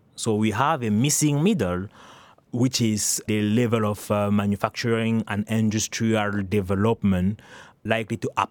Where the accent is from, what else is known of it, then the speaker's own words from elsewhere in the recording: Cameroon; also born or lived in France / Canada / United Kingdom; now in United States; I was born and raised in Cameroon. And then from Cameroon, I went to France, Canada, and then in the U.S. I spent some time also in the U.K.